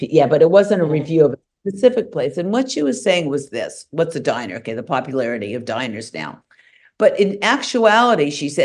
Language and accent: English; Los Angeles, California, United States; But see, I don't really know what a diner is because I'm from Los Angeles.